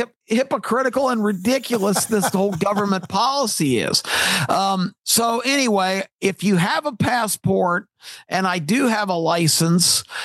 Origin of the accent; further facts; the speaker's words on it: Washington, District of Columbia, United States; born there; I remembered what hospital I was born in Washington, D.C., Providence Hospital.